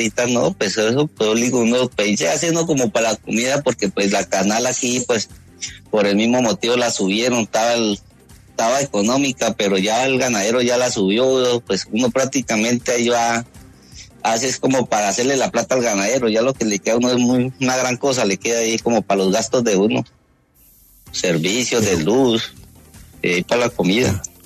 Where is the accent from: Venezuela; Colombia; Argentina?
Colombia; Puerto Leguízamo, Putumayo; Yo soy nacido y criado aquí en Puerto Leguízamo.